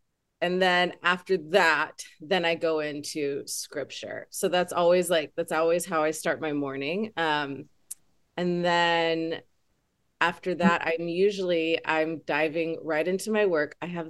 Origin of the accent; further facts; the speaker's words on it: United States; And I remember I'm American.